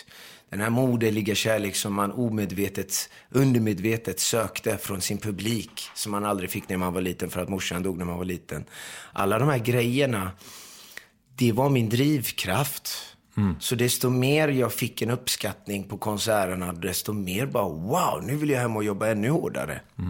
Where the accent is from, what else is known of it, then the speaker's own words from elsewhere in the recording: Iran; now in Sweden; jag är ju iranier. Jag är ju för fan inte turk.